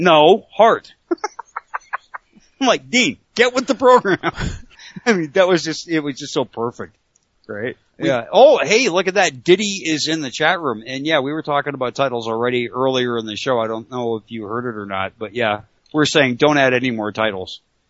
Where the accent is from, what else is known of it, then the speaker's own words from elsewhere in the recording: Canada; and I'm Canadian and she's a Hart family member